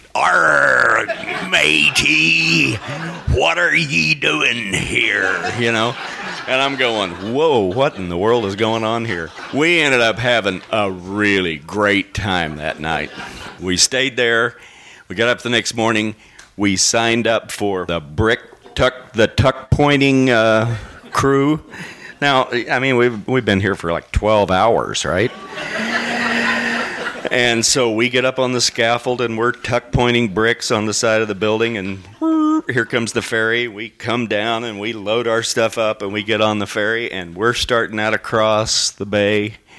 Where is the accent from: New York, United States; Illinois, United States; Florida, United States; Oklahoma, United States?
Oklahoma, United States; I was born and raised in Oklahoma.